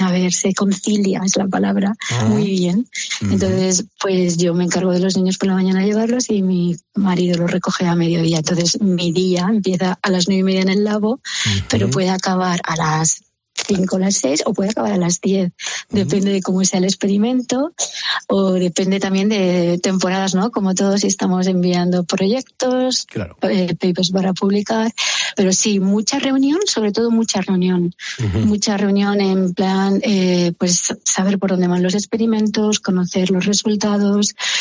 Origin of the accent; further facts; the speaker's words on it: Villena, Valencian Community, Spain; Bueno, soy de un pueblecito que si no lo digo me matan, soy de Villena.